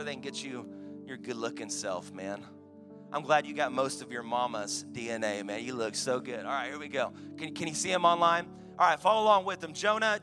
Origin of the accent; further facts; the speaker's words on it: Dallas, Texas, United States; now in Houston, United States; I'm a transplant Houstonian, and so I call this my home city, but I was raised in Dallas.